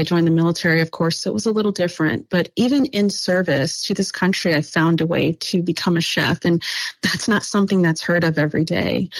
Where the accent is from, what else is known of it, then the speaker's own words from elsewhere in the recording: Los Angeles, California, United States; also born or lived in South Korea / Okinawa; I grew up in Los Angeles, so there's so much culture there already.